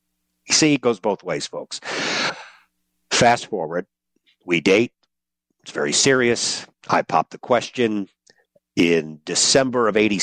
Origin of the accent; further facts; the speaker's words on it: St. Louis, Missouri, United States; I got a job back in here in my hometown in St. Louis